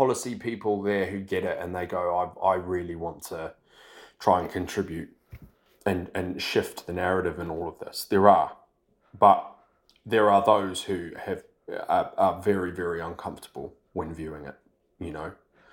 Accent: New Zealand; And I'm from New Zealand

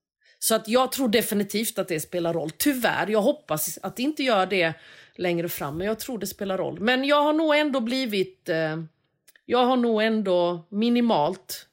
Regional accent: Sweden; trots mitt efternamn så kan jag liksom, så pratar jag svenska och jag är svensk.

